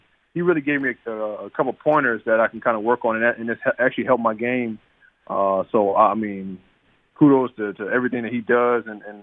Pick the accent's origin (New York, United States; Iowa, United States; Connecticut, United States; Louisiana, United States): Louisiana, United States; Baton Rouge; So growing up in Baton Rouge, I mean, everybody know.